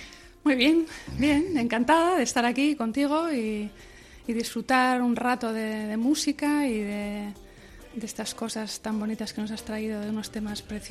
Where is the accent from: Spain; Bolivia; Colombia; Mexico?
Spain; Getxo, Basque Country; Yo nací en Getxo y estuve viviendo en Getxo unos años hasta que con 12 o así pasé a Romo, a Areta ahora